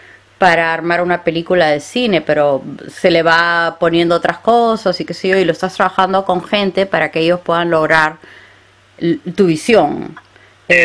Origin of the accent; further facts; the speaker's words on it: Peru; Yo siendo peruana no sé de qué se trata.